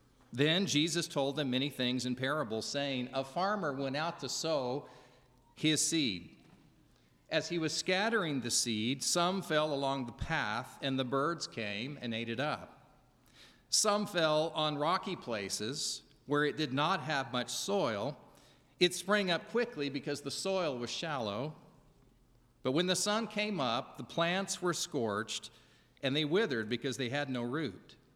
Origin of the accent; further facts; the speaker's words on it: Oklahoma, United States; Now, I know I'm from Oklahoma, and so I can't technically claim the Trevecca as my home